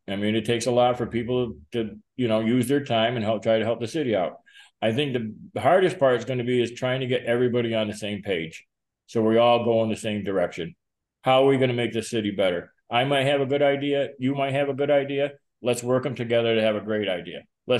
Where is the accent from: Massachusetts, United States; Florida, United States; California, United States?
Massachusetts, United States; North Adams; Well, Bill, I grew up in North Adams. We never had city sanitation.